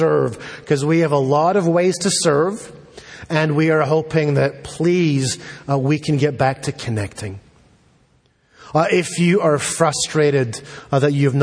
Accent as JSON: {"language": "English", "country": "United Kingdom", "said": "But because I'm British, I'm like, oh, I get to make the observations, you don't."}